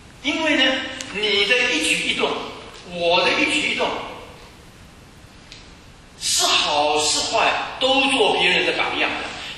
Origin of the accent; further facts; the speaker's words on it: China; 人家这个都是我们中国人在玩弄自己啊。